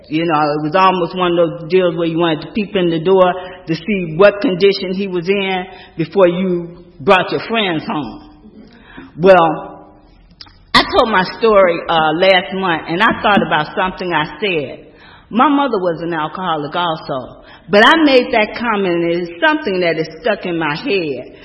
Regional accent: Chicago, Illinois, United States; I grew up in Chicago, and my family were alcoholics.

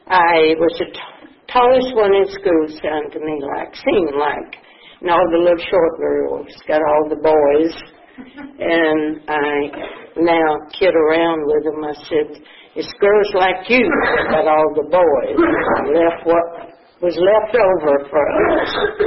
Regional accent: LaGrange, Georgia, United States; I was born in LaGrange, Georgia, one of a family of three children. And my father was a mill hand. He was what we called a fixer. I lived in Dunson Village in LaGrange, Georgia.

